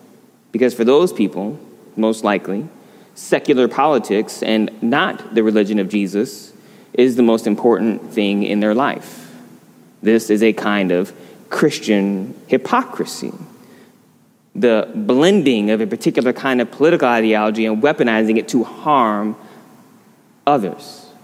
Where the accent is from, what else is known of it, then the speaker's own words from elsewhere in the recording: Battle Creek, Michigan, United States; So I grew up in Battle Creek, Michigan, pretty small, semi-rural town.